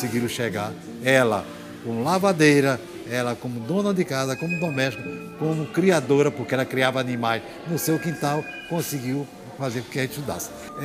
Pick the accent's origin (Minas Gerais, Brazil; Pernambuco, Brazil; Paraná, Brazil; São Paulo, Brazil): Pernambuco, Brazil; Nazaré da Mata; porque eu sou nascido, criado e vivido aqui em Nazaré da Mata, por onde eu digo, na nossa cidade.